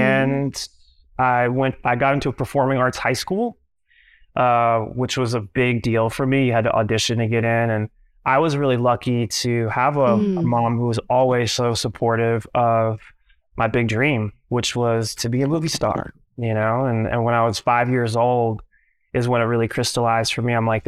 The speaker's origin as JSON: {"language": "English", "town": "Minneapolis", "region": "Minnesota", "country": "United States", "tie": "born there", "said": "I was born in I was born in Minneapolis, Minnesota, to a 16-year-old single mom"}